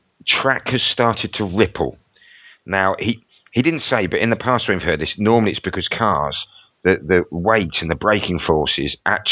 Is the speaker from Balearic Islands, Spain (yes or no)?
yes; Balearic Islands, Spain; English is a second language; I know I'm from Mallorca, but yeah, no, I'm a Barcelona fan and I consider myself a cousin of the Catalans.